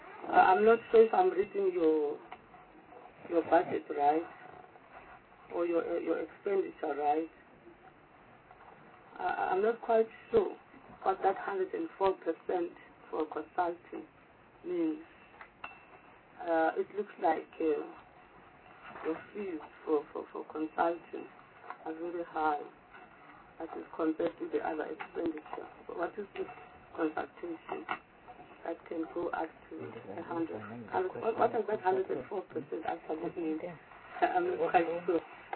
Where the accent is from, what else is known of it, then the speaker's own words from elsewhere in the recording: Eastern Cape, South Africa; I come from the Eastern Cape.